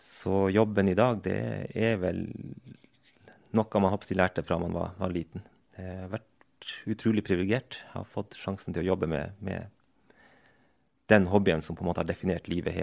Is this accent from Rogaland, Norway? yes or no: no; Finnmark, Norway; also born or lived in Tana; Ja, jeg vokste opp I Øst-Finnmark. Min mor fra Vadsø.